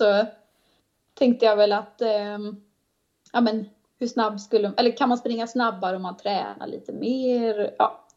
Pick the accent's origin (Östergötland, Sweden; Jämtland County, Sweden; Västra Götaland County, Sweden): Västra Götaland County, Sweden; Åmål; då var jag hemma i Åmål en helg.